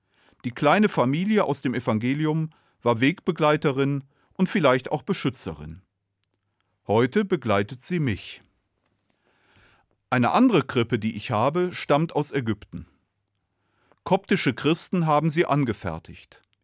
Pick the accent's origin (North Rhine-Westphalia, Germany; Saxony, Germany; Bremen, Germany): North Rhine-Westphalia, Germany; Cologne; born there; Ich bin in Köln geboren.